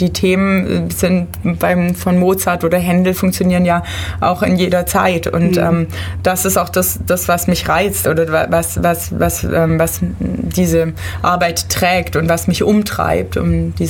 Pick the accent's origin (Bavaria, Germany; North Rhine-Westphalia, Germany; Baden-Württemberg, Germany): Baden-Württemberg, Germany; Biberach; dass wir auch wieder eine Aufführung in meiner Heimatstadt Biberach haben werden am 31.10.